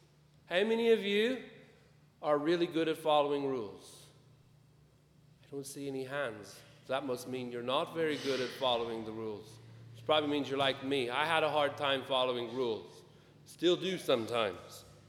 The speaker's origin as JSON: {"language": "English", "country": "United States", "said": "I'm from America originally. Don't hold that against me."}